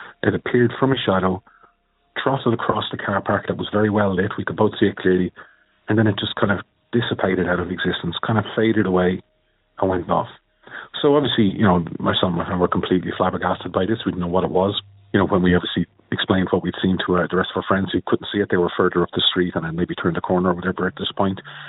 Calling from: Dublin, Leinster, Ireland; I'm calling from Dublin in Ireland.

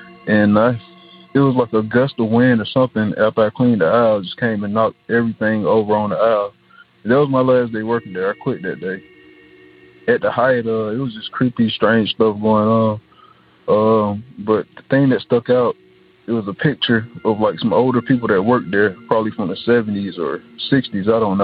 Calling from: Atlanta, Georgia, United States; I'm calling from Atlanta, Georgia.

